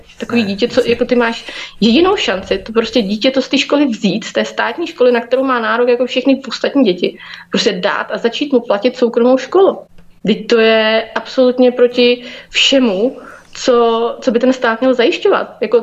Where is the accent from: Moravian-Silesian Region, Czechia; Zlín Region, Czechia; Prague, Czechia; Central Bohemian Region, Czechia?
Central Bohemian Region, Czechia; Mladá Boleslav; Já třeba jsem z Mladé Boleslavy, takže já to tady moc dobře vidím.